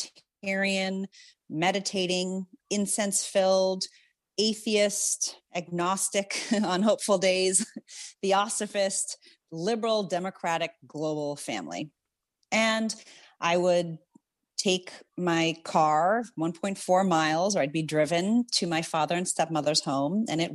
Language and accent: English; Zimbabwe; born there; also born or lived in Indonesia / India / The Hague, Netherlands; I was born in Zimbabwe because it was the best good hospital that would accept an interracial couple at the time near the village that we were living in. We lived in Indonesia. We lived in India.